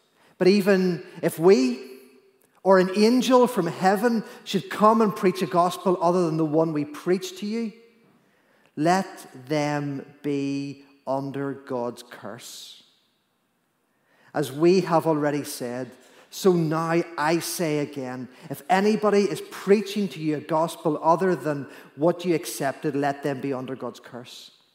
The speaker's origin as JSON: {"language": "English", "region": "Northern Ireland", "country": "United Kingdom", "accent": "Armagh country", "said": "I thought it was my Armagh country accent back then."}